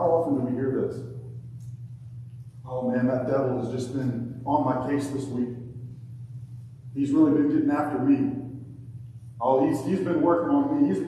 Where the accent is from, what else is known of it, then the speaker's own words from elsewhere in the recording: Alabama, United States; When I was growing up in Alabama, my dad worked for several years at a steel mill.